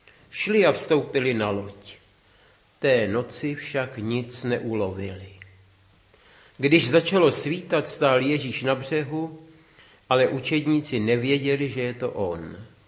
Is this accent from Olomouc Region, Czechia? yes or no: no; Vodňany, South Bohemian Region, Czechia; Já jsem vyrostl ve Vodňanech, kde je to s rybami všechno spojeno.